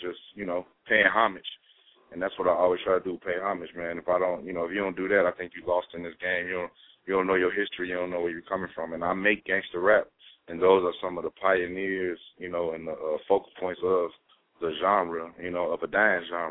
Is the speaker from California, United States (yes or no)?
no; Gary, Indiana, United States; I mean, you know, I grew up in the Vice Lord neighborhood, man, on the east side